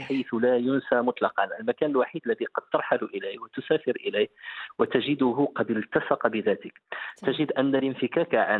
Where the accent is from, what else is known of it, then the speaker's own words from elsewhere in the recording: Tetouan, Tanger-Tetouan-Al Hoceima, Morocco; أنا لا أخفيك أنا ابن مدينة تطوان بشريطها الساحلي الجميل